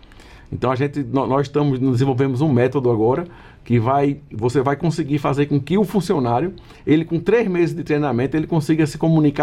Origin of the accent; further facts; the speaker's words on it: Pernambuco, Brazil; Eu quero dizer que eu sou ministro do turismo, sou pernambucano